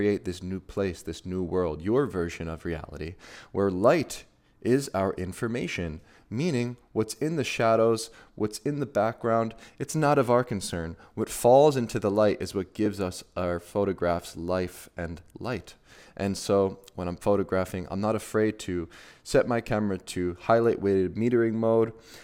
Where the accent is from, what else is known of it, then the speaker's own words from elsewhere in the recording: Philadelphia, Pennsylvania, United States; a very iconic symbol of Philadelphia, my hometown.